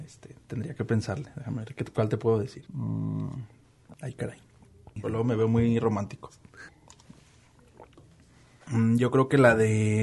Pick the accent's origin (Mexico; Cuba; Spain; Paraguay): Mexico; Lagos de Moreno, Jalisco; Nací y crecí en Lagos de Moreno. Soy de la popular colonia San Miguel o el barrio de San Miguel.